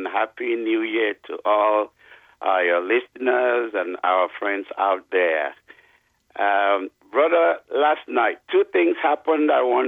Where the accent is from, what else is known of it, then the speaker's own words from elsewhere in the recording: Boston, Massachusetts, United States; Now, naturally, I was rooting for my hometown team. I'm coming from Boston